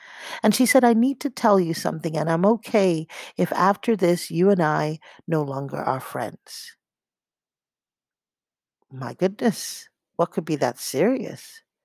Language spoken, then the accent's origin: English; Nigeria; even though I was raised in Nigeria and my family is Nigerian and I know our quote-unquote ancestral lands